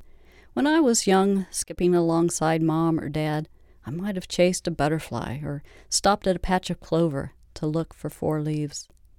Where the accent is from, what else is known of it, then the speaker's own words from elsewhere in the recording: Pawnee Rock, Kansas, United States; Recently, while looking at photographs of my hometown, Pawnee Rock, I paused when I saw a picture of our family alley.